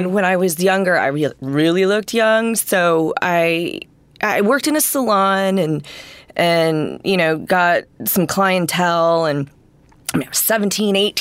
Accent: Detroit, Michigan, United States; also born or lived in New York; But I mean, when I was young, we moved back and forth from Detroit to New York. Mm-hmm. So I have the Midwest and East Coast roots and stuff like that.

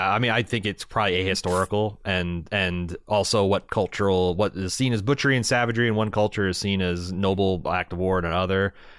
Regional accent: Midwest, United States; that is like very obvious to me as a Midwesterner that we're not in this part.

